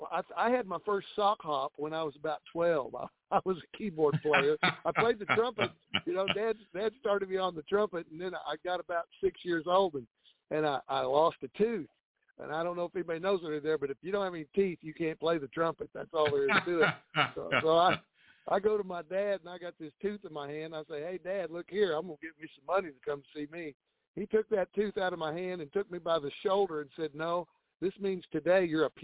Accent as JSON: {"language": "English", "region": "Oklahoma", "country": "United States", "tie": "born or raised there", "said": "growing up in Oklahoma, you know … got his start in Texas, but darn it, they ran him out of Texas, and he ended up in Oklahoma."}